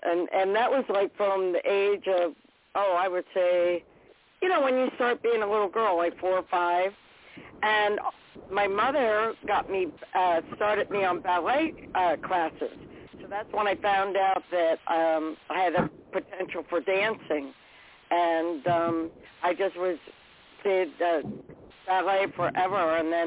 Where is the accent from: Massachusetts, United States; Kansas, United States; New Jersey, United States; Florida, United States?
New Jersey, United States; I grew up in South Central Jersey, in the woods, beautiful home with a bridge and a stream.